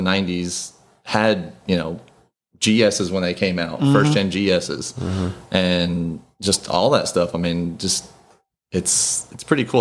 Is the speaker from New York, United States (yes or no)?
yes; New York City, New York, United States; also born or lived in Argentina; So I was born in Argentina, moved to this country pretty young, and I spent most of my life in New York City, in the Bronx, to be more specific.